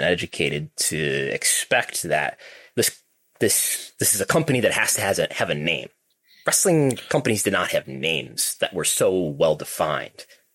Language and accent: English; Buffalo, New York, United States; We're from Buffalo. Have you ever talked to people about wrestling at the Odd?